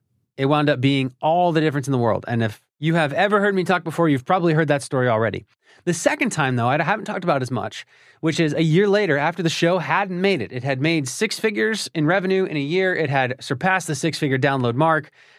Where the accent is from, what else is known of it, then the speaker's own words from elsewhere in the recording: Philadelphia, Pennsylvania, United States; That show was called Philly Who. It's about my hometown of Philadelphia.